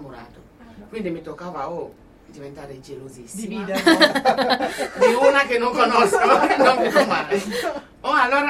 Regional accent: Cameroon; io vengo dal Camerun

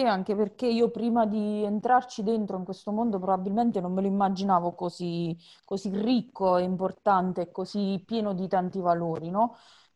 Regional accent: Campobasso, Molise, Italy; now in Lanciano, Italy; Io sono molisana di Campobasso, anche se vivo a Lanciano. All'epoca però vivevo ancora a Campobasso.

